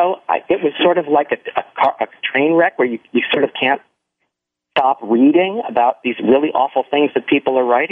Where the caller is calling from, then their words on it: New York City, New York, United States; I'm calling also from New York City, from Manhattan.